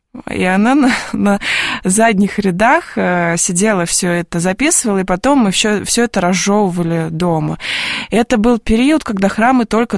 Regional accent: Volgograd, Volgograd Oblast, Russia; born there; я родилась вообще в Волгограде, и я бы даже сказала, в Сталинграде. Несмотря на то, что во время моего рождения город назывался Волгоград

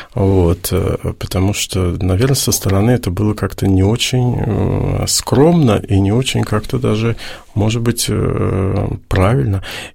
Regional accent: Naberezhnye Chelny, Tatarstan, Russia; born there; я же родился в Напринчелнах, это же был тогда один из самых криминальных городов.

